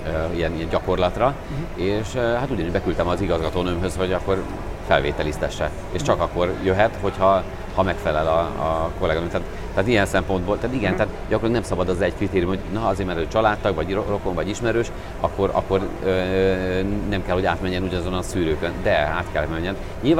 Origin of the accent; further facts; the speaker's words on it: Pécs, Baranya, Hungary; azt nem is beszéltük, hogy én pécsi vagyok